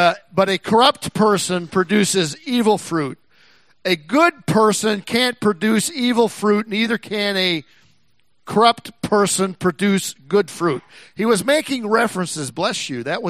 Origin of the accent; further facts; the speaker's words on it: Texas, United States; born there; We grew up in the South. Our whole family was born in Texas.